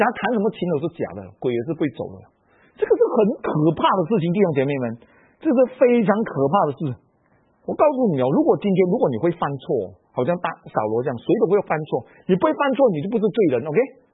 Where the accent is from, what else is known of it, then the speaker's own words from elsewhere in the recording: Malaysia; 我们马来西亚人叫伊拉